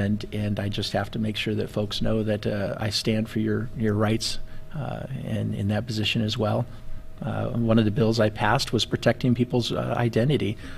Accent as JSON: {"language": "English", "town": "Spokane", "region": "Washington", "country": "United States", "tie": "born or raised there", "said": "I grew up here in Spokane, graduated Ferris High School, so Spokane has been my stomping ground since riding my bicycle through Northtown Mall before it became an indoor mall."}